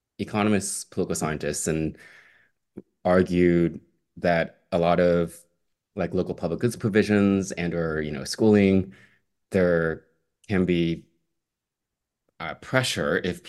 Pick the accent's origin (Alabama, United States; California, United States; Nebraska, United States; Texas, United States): Texas, United States; growing up in Texas in the U.S. South